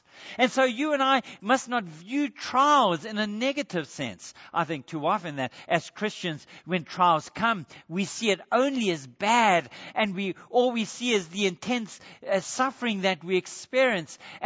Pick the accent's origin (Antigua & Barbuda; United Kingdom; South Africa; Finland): South Africa; Now, I grew up in South Africa